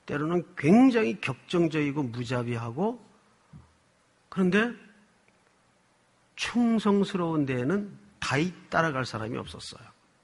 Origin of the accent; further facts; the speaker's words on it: Gyeongsang, South Korea; 제가 출신이 경상도 출신이라 그런 쪽에 좀 기대하지 말라 그랬더니